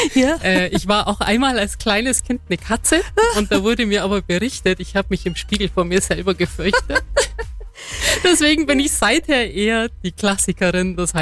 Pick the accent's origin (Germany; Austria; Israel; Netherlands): Germany; Marktoberdorf, Bavaria; Ich bin aus Markt Oberdorf, bin in Markt Oberdorf aufgewachsen